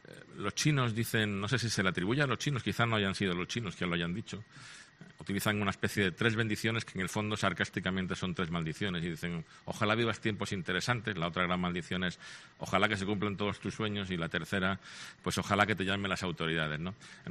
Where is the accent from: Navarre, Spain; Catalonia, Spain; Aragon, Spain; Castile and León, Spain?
Aragon, Spain; Huesca; now in Málaga, Spain; un tío de Huesca que soy yo, ¿no? Pero bueno, ciertamente yo llegué aquí hace como 40 años y soy tan malagueño como cualquiera